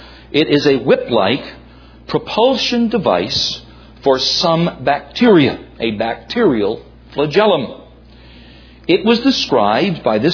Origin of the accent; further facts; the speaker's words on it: New York, United States; And I was reading about that, realizing I'm from New York, and brothers and sisters, I'm not being facetious.